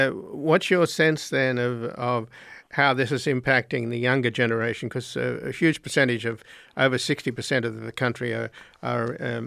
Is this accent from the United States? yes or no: no; Australia; born there; since I was born in Australia